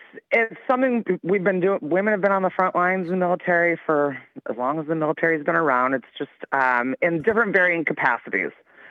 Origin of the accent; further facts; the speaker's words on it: Green Bay, Wisconsin, United States; So I'm from Green Bay, Wisconsin, and I joined the Army Reserve in 2002.